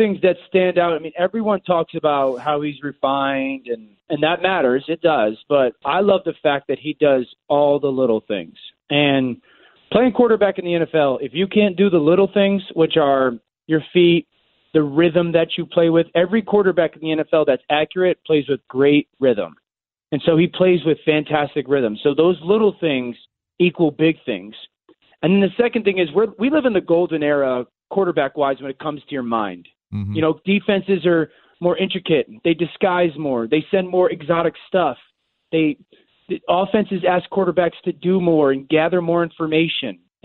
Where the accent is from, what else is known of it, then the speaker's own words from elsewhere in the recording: Connecticut, United States; I'm from actually Fairfield County, Connecticut, you know, about an hour from Storrs